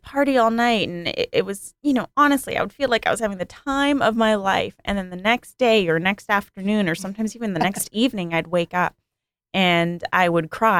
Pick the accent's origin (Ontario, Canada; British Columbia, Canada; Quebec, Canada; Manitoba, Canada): British Columbia, Canada; Vancouver; In my hometown of Vancouver, Canada